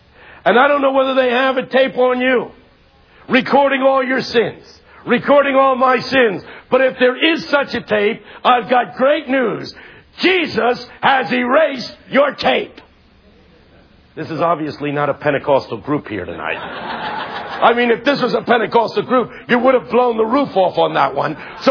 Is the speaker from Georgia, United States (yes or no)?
no; Philadelphia, Pennsylvania, United States; See, I'm from West Philadelphia. In Philadelphia, you don't walk.